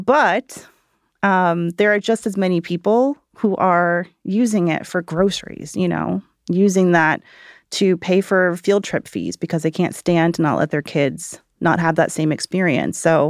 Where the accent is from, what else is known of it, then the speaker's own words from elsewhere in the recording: Georgia, United States; I'm from Georgia, so they were a big deal, you know, and you would go into Bath and Body Works or go into, Belk.